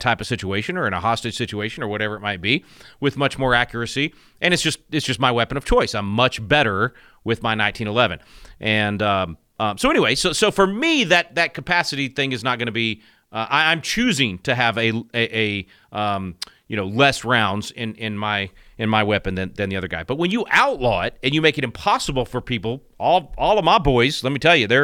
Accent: Texas, United States; It's reminiscent of Uvalde in my home state here

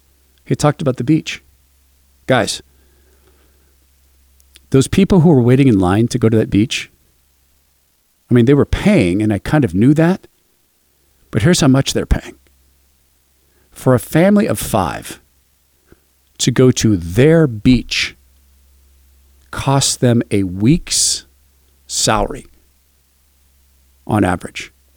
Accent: United States; They don't know that I'm American. Maybe they think I'm Canadian.

